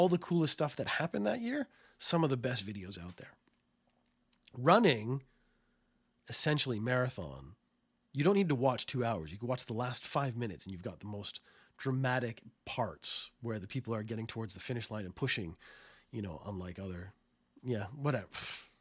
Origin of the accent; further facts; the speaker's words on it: Canada; So I come from Canada.